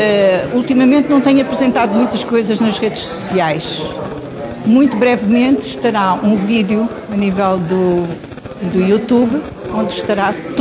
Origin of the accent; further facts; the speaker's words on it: Lubango, Huíla, Angola; as do sul de Angola, de onde eu sou natural, porque eu sou natural do sul de Angola, da cidade do Lubango, a cidade do conhecimento, que é a cidade de Sá da Bandeira.